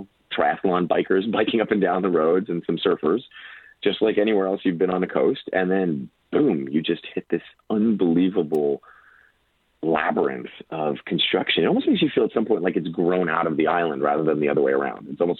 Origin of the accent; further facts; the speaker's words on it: Israel; I'm Jewish and I'm from Israel, and some of my family was in Europe at the time of the Holocaust.